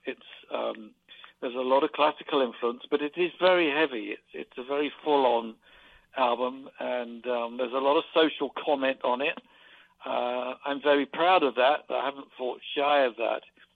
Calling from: London, United Kingdom; I'm calling from London, England, the old country.

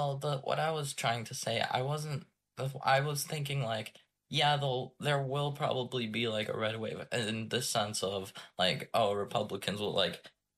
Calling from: Troy, Michigan, United States; I'm from Troy, Michigan.

